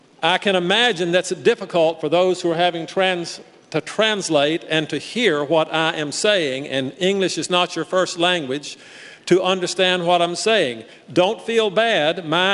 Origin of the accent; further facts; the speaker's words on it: Mississippi, United States; even though I'm from the Deep South and I'm from Mississippi and I should be talking like this